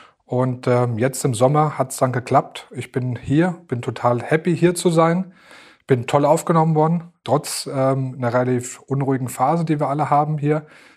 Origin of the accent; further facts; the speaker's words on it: Giessen, Hesse, Germany; born there; Ja, also ich bin gebürtiger Hesse. Gießen ist meine Geburtsstadt, wo ich auch aktuell lebe.